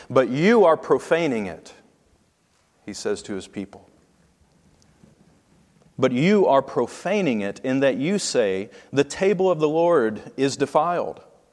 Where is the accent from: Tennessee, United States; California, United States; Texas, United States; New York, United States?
Tennessee, United States; He was from Indiana and I was from Tennessee.